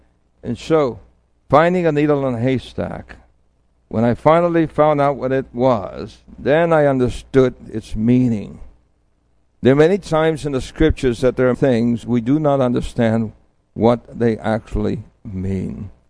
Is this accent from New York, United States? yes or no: yes; New York City, New York, United States; For I grew up in New York City, and we didn't know what a haystack was.